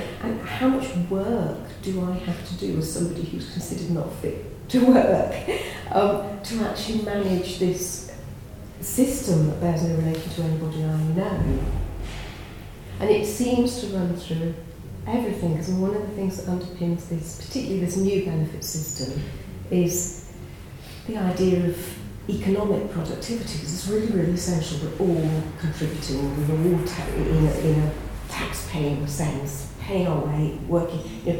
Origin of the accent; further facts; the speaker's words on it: Bristol, South West England, United Kingdom; And I come from Bristol